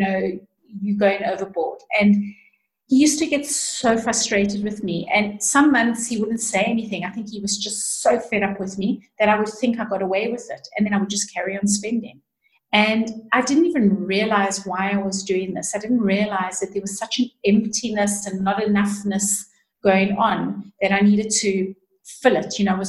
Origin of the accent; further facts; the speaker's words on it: South Africa; I grew up in South Africa, and we grew up poor.